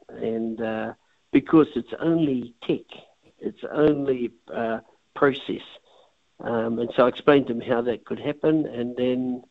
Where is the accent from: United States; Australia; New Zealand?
New Zealand; Gisborne; So I come from the Waiapu end. It's an hour and a half from Gisborne. So Gisborne just happens to be the main thoroughfare if you want to get out in the southern end of Ngāti Pō. But I came back here 4.5 years ago